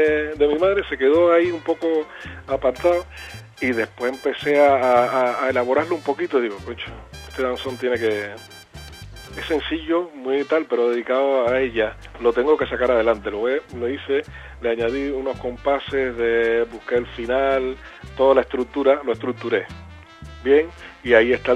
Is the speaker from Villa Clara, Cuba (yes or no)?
yes; Santa Clara, Villa Clara, Cuba; Yo soy de Santa Clara. Soy oriundo de Santa Clara, mi ciudad natal. Una ciudad pequeña, muy acogedora